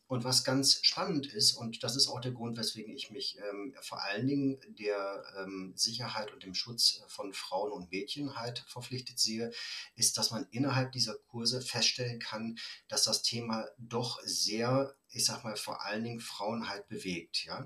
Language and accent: German; Osnabrück, Lower Saxony, Germany; born there; ich komme gebürtig aus Osnabrück